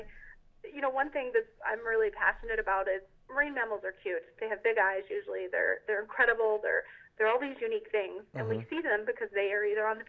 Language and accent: English; Southeast, United States; I come from the East Coast and the Southeast, where a lot of people dive.